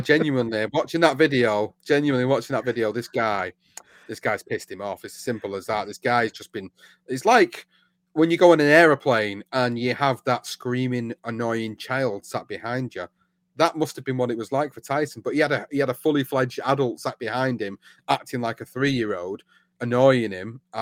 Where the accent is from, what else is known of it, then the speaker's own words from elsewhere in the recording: Manchester, North West England, United Kingdom; Because Manchester's my hometown. It's where I live. I live within a suburb within Manchester